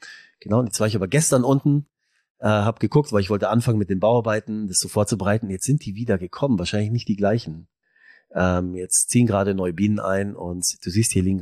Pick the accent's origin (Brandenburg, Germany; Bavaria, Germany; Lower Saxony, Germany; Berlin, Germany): Bavaria, Germany; Munich; ein Platz, wo wir eigentlich herkommen oder wo ich herkomme. Ja, ich bin ja mein Leben lang letztendlich da in der Münchner Region groß geworden.